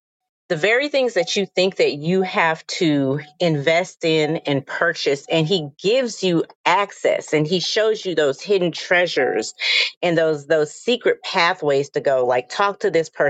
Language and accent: English; Houston, Texas, United States; from Houston, Texas.